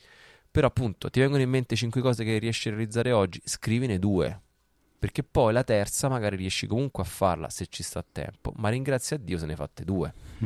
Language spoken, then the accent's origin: Italian; Rome, Lazio, Italy; Io da buon romano so che se devo andare dall'altra parte di Roma